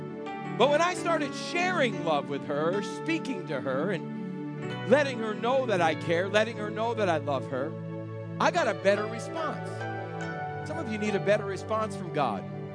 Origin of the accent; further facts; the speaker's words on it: Boston, Massachusetts, United States; I'm from Boston. You know, everybody's quiet in Boston.